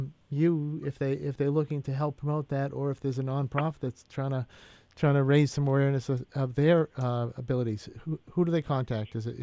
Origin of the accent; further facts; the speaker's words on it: Taunton, Massachusetts, United States; You know, as I say, we grew up in Taunton. We had the Taunton Mall, the Galleria afterwards.